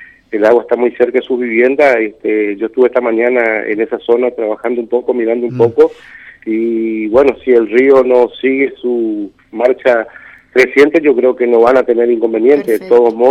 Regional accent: Santo Tomé, Corrientes, Argentina; now in Paso de los Libres, Argentina; a Paso Los Libres porque hace 40 años ya que vivo acá, yo soy más libreño que otra cosa, ¿no? Si bien es cierto, nací y me crié en Santo Tomé, una hermosa ciudad también.

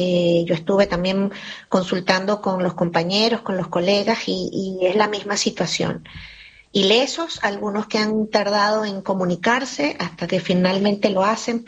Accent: Mérida, Venezuela

